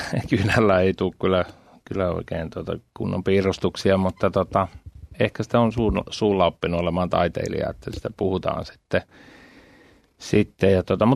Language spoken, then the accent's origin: Finnish; Seinäjoki, South Ostrobothnia, Finland; tuolta Kasperista Seinäjoelta ollaan lähtöisin ja sieltä lähdetty ponnistamaan sitten eteenpäin.